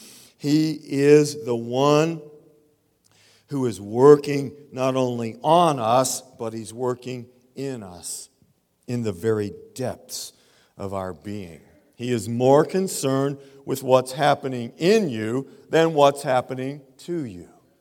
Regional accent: Texas, United States; God is the energy working in, I'm from Texas, but this is a good translation from the Greek.

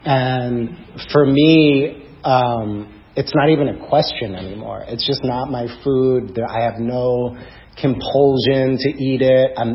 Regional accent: New York, United States; I grew up on Long Island. My dad was a very prominent doctor on Long Island

